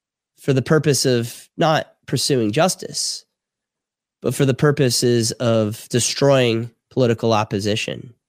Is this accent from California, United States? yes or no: no; Florida, United States; I'm from Palm Beach County. I used to do real estate.